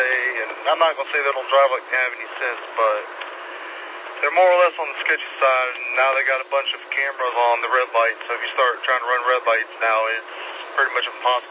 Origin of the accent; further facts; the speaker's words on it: Fayetteville, North Carolina, United States; moved away; We're originally from the Fayetteville, North Carolina area.